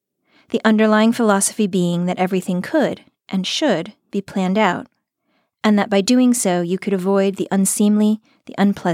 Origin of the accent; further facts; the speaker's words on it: Shaker Heights, Ohio, United States; I think of Ohio as my home state, so it's nice to be back.